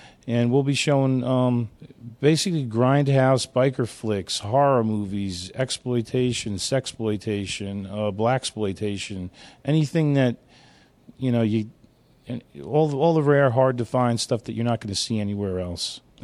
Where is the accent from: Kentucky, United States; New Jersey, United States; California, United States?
New Jersey, United States; No, I'm from New Jersey. I grew up in the Garden State, the home of the drive-in.